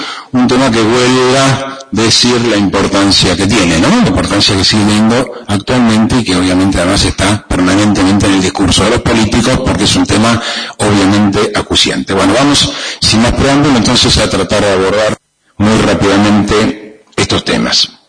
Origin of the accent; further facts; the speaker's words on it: Morón, Buenos Aires Province, Argentina; años vivo en la capital y enseño en la Universidad de Buenos Aires, tengo mi corazoncito en la provincia de Buenos Aires porque soy de la provincia de Buenos Aires, pasé toda mi infancia y juventud en Morón, de donde soy